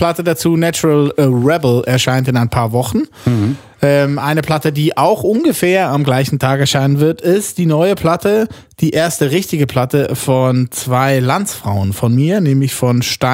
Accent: Switzerland; bei uns in der Schweiz ist ja der Hang zum Schlager keiner

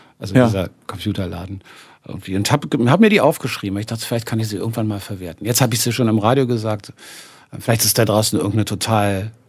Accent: Berlin, Germany; Ich komme ja aus Nord-Berlin.

